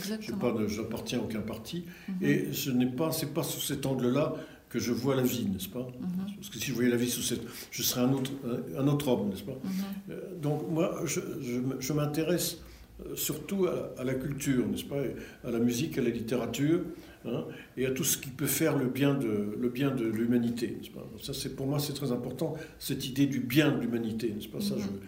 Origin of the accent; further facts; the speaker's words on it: Paris, Île-de-France, France; Je ne suis jamais parti. Je suis né à Paris, n'est-ce pas ?